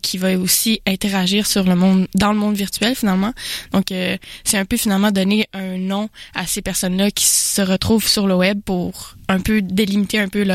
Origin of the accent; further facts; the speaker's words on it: Jonquière, Quebec, Canada; je viens de Jonquière. C'est une région. Et moi, j'ai la chance d'être au centre-ville de Jonquière